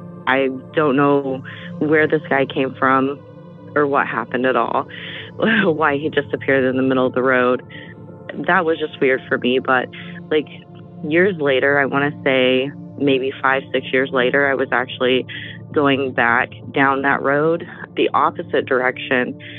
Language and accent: English; Oklahoma, United States; I'm from Oklahoma.